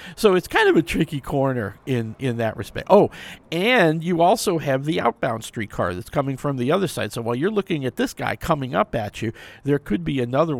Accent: New Orleans, Louisiana, United States; I grew up in Gentilly and slept in Metairie.

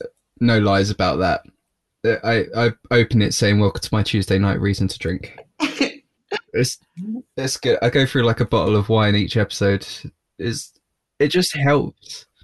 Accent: East of England, United Kingdom; I'm from Essex.

